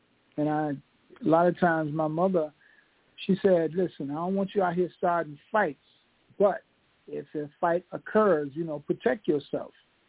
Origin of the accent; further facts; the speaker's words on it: Southern United States, United States; Yes, I came from the Jim Crow South, and things were hard, and I was being pulled to the streets.